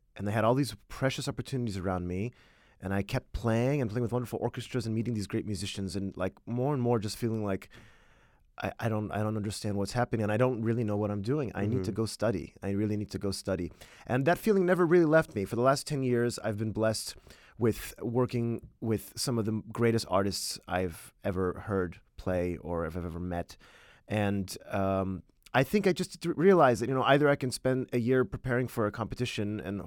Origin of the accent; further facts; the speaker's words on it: Houston, Texas, United States; first language Polish; English is a second language; So I grew up in Texas in a Polish-speaking household. I was forbidden to speak English. So Polish is still my first language, and I read and I write in Polish.